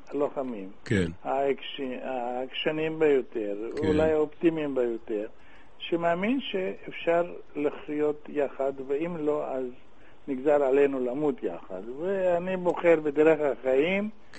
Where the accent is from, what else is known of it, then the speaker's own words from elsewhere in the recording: Iraq; now in Israel; יהודי ממוצע עיראקי יושב בקרב